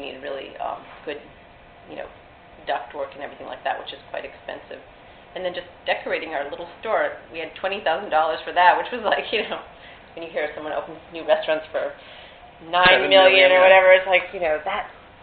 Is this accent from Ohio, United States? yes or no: no; Minneapolis, Minnesota, United States; Well, I grew up in Minneapolis and I spent my childhood there, and my dad actually worked for Pillsbury